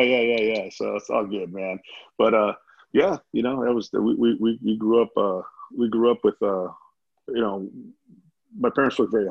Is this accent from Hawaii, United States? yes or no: no; East Los Angeles, California, United States; they were here and they met here and they settled in East LA. And that's where I was born. You know, I was born in East LA, and then I went to Garfield High School and graduated class of 1991.